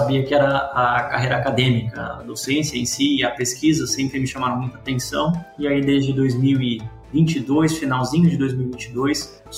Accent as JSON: {"language": "Portuguese", "town": "Maringá", "region": "Paraná", "country": "Brazil", "tie": "born or raised there", "said": "Eu sou natural de Maringá, no Paraná, nascido, criado e vivido."}